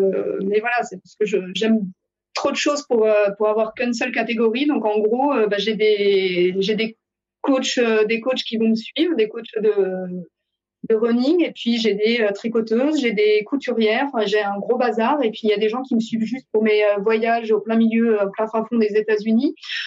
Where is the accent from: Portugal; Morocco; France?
France; Paris, Île-de-France; accent: New Jersey; now in New Jersey, United States; Non, de Paris. Il me dit, mais t'as pas le même accent. Je fais, bah ouais, j'habite dans le New Jersey, donc j'ai l'accent du New Jersey.